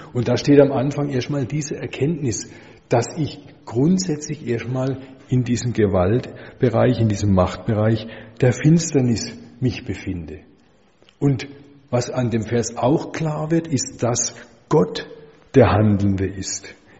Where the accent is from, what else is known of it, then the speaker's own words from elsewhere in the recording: West Germany, Germany; moved away; ich als Wessi, sage ich mal, als ich hierher kam nach der Wende